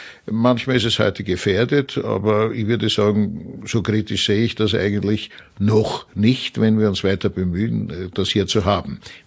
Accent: Vienna, Austria; als Wiener aus der Stadt des Sigmund Freud

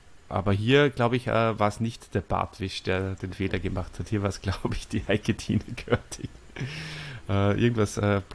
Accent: Austria; Also als Österreicher

